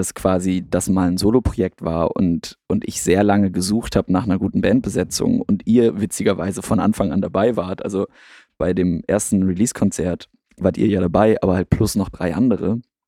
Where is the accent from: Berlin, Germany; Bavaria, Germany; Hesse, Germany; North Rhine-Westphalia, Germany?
Berlin, Germany; ich bin in Kreuzberg groß geworden und bin hier nie weggekommen. Und Leute, wenn ich sage, ich bin Berliner, sind so, boah, krass, du bist echter Berliner.